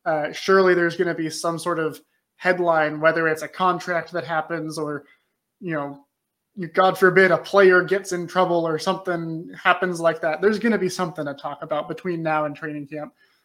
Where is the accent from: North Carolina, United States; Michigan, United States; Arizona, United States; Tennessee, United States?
Arizona, United States; now in Oklahoma, United States; As someone who lives in Oklahoma, someone who born and raised in Arizona, I know hot.